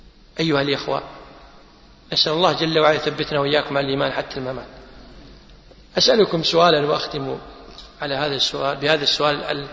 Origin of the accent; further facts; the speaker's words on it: Kuwait; عندنا في الكويت مستشفى اسمه مستشفى الأمراض السارية